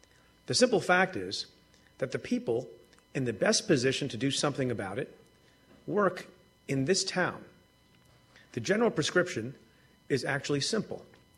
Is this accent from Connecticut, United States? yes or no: no; New York, United States; Before I am a prosecutor, I'm an American, I'm a New Yorker, and I love New York with all my heart.